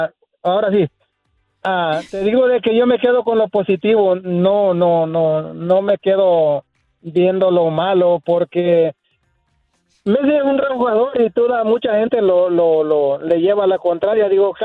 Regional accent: Honduras; yo soy hondureño igual que Matutino

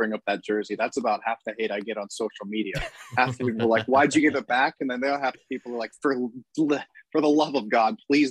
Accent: St. Petersburg, Florida, United States; But I grew up in St. Pete, so I've been a Bucks fan my whole life.

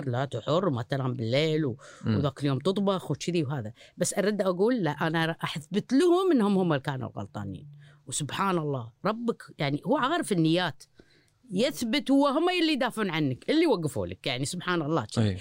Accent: Kuwait; أنا اللي أقوله إحنا كلنا ككويتيين كل واحد من مكانه لازم نربي على حب الوطن

